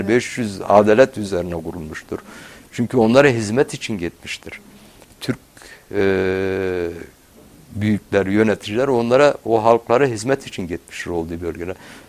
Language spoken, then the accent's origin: Turkish; Aleppo, Aleppo Governorate, Syria; Halep Türkmenlerindenim. Suriye vatandaşıyım. Suriyeliyim yani.